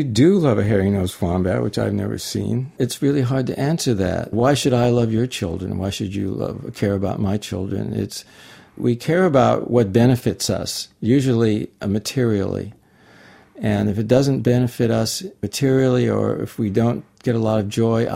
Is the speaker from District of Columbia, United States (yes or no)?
no; San Diego, California, United States; And I grew up in San Diego and went into the canyons of San Diego.